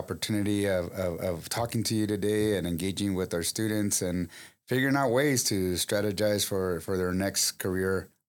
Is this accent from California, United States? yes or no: yes; La Quinta, California, United States; start my story, as a 7-year-old little boy, right? We moved to the Coachella Valley. If I can say that I was born and raised in the Coachella Valley, I would, but I was just raised in this amazing valley.